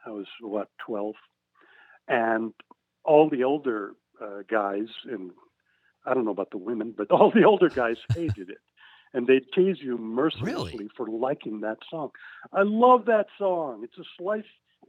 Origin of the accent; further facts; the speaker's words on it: Philippines; I grew up in the Far East. I grew up in the Philippines. I was born there.